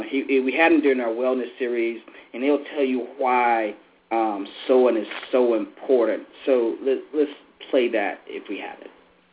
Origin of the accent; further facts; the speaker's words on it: Alabama, United States; I growing up in Alabama, we didn't have a pro team, so I followed.